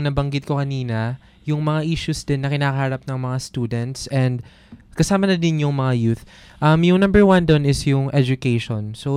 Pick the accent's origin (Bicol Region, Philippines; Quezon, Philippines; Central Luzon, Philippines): Bicol Region, Philippines; I'm from Camarines Sur po. Mm-hmm. Yun, Camsur.